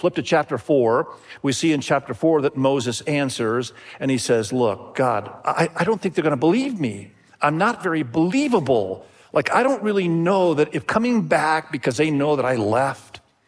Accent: Indonesia; When I grew up in Indonesia, I saw lots and lots of people with leprosy.

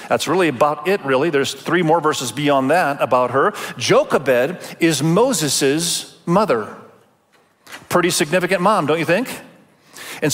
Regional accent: Indonesia; first language Indonesian; English is a second language; I was raised in Indonesia, and so I was a little nervous, frankly, because when I grew up, English is my second language. And so I spoke Indonesian when I was a kid, and I still remember it

